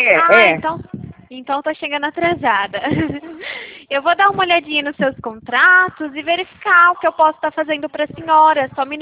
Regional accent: Porto Ferreira, São Paulo, Brazil; Não, eu sou aqui de Porto Ferreira, interior de São Paulo.

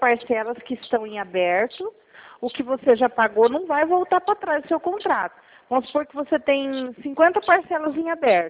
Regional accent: Araçatuba, São Paulo, Brazil; eu sou de Araçatuba mesmo, viu?

